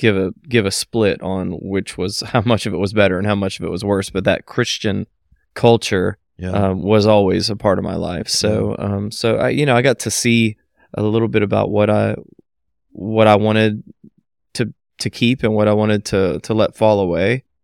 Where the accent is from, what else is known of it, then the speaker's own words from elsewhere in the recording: Florida, United States; born there; also born or lived in Lynchburg, Virginia / Memphis, Tennessee / Buckeye, Arkansas / Missouri; No. I was born in Florida.